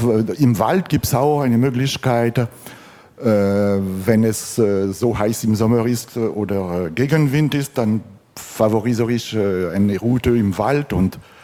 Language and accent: German; France; Also ich bin Franzose, berentet, Radfahrer.